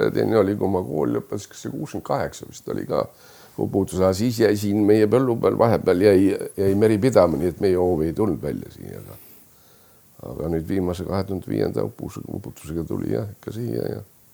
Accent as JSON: {"language": "Estonian", "region": "Saare County", "country": "Estonia", "lives_now": "Pärnu, Estonia", "said": "Ma pean ennast ikka saarlaseks, ma olen sündinud Saaremal. Ja suurem osa elust maha võtta esimesed 3 aastat on põhiliselt möödunud Pärnus."}